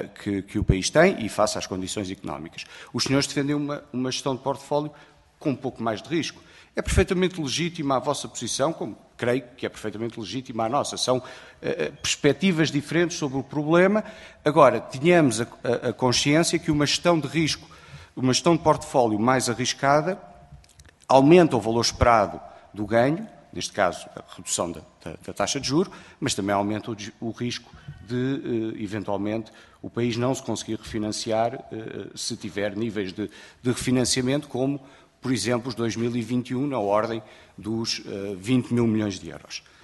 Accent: Portugal; como português, qualquer decisão que ajude Portugal, eu só posso ser favorável.

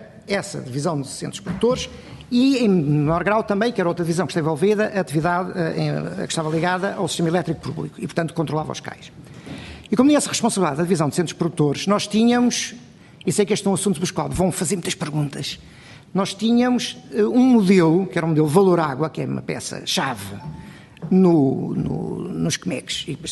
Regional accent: Portugal; como português, como consumidor.

